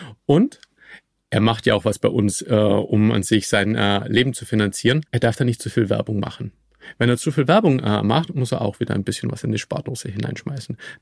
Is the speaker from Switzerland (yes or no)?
no; Austria; ich bin Österreicher